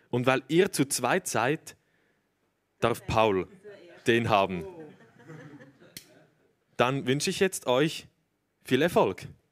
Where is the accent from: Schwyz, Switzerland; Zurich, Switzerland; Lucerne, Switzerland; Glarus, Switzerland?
Zurich, Switzerland; Niederglatt; now in Basel, Switzerland; Ich bin im Zürcher Unterland aufgewachsen, in Niederglatt, das ist in der Nähe des Flughafens. Kennen möglicherweise manche von euch. Aktuell wohne ich in Basel, studiere da an derselben Hochschule, an der auch Jonathan Fries studiert hat.